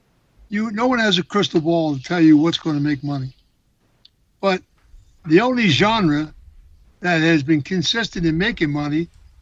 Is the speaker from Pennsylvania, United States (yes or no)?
yes; Philadelphia, Pennsylvania, United States; like when I was a kid and we were raised in Philadelphia, we never locked our front door.